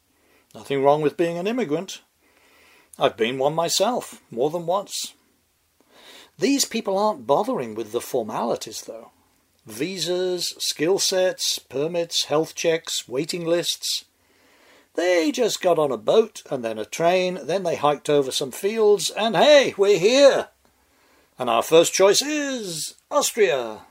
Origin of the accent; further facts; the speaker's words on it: Northampton, East Midlands, United Kingdom; I mentioned that Joy and her sisters, when children, had been evacuated to my hometown of Northampton